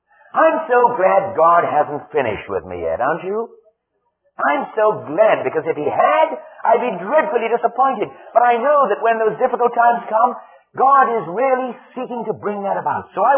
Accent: Wales, United Kingdom; first language Welsh; English is a second language; sang it to that Welsh tune … It made me feel like I was back home again, that being my first language.

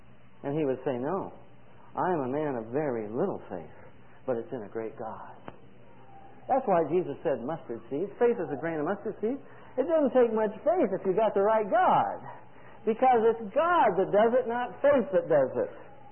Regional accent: Riverside, California, United States; where Jim and I grew up in Riverside, a very hot climate.

